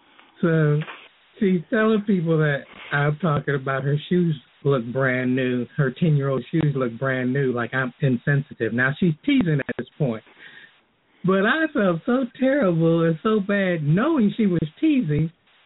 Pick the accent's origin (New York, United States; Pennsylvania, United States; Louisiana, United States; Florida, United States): Florida, United States; Key West; Now, Kino sandals are made by hand in Key West. I'm from Key West.